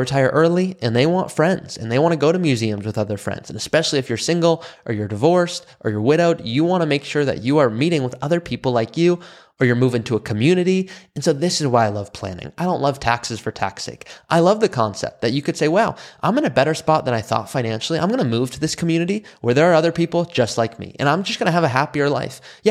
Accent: Malibu, California, United States; but I grew up in Malibu. I grew up around undisciplined wealth

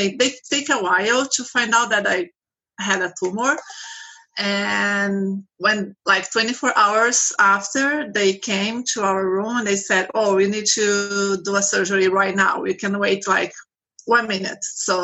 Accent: Brazil; English is a second language; sorry, I have accent. I am from Brazil.

